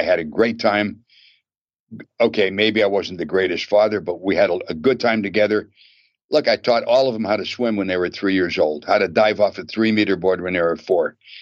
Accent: Pennsylvania, United States; born there; You will see the story starting with when I was born back in Pennsylvania in 1936, right up to the point that I left.

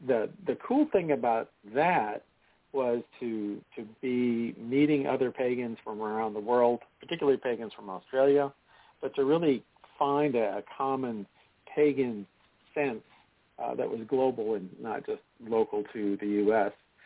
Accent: St. Louis, Missouri, United States; I'm from St. Louis, Missouri, and I've been part of the pagan community here for several decades.

